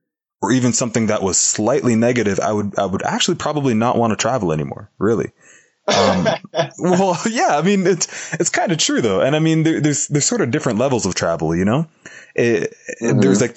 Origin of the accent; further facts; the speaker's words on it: Toronto, Ontario, Canada; it had a vibe very, very similar to my hometown of Toronto, Canada.